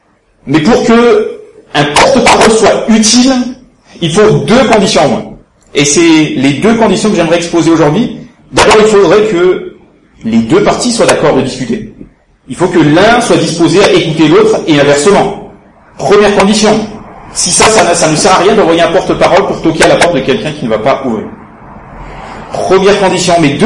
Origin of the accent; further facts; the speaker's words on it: Marseille, Provence-Alpes-Côte d'Azur, France; Je suis de Marseille, une petite heure d'ici, et là-bas j'exerce en tant qu'architecte dans un petit cabinet qui s'installe dans la région de Aix-en-Provence. Et ça fait une petite, une quinzaine d'années que je suis là dans la région par ici